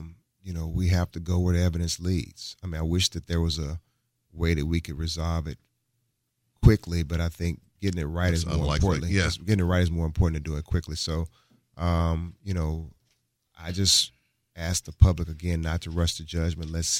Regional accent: Memphis, Tennessee, United States; I'm from Memphis, and, you know, I think that there have always been rumblings since I was in high school

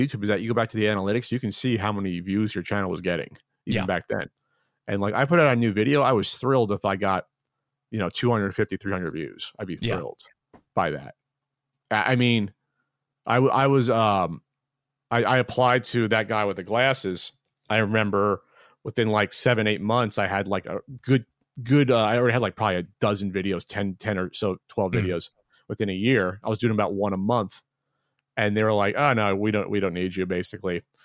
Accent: New Jersey, United States; We're both from Jersey. Even though I'd moved by then.

